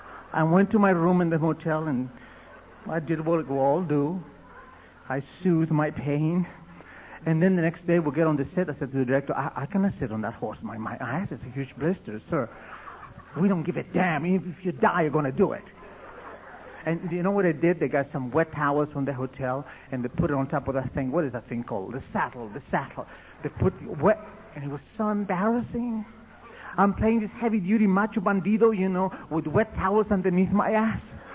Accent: Argentina; I'm a gaucho from Argentina. I was born on a horse, senor, you know.

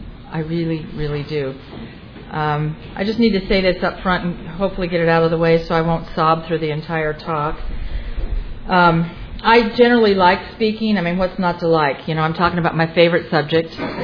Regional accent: Newport Beach, California, United States; I grew up in Newport Beach and I was drinking at beach parties

